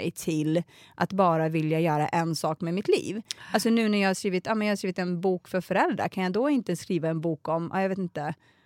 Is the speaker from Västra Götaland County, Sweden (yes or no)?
no; Alby, Stockholm County, Sweden; jag är ju uppvuxen i Alby som är en jätteliten förort. En jätteliten förort ska jag inte säga, men det är en förort i norra Botkyrka.